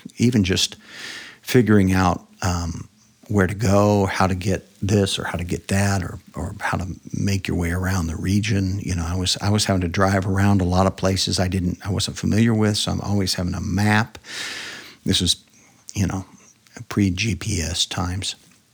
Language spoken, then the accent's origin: English; Nebraska, United States; also born or lived in Texas; now in South Dakota, United States; I grew up in Nebraska, mostly Texas for a little while. But so we moved to South Dakota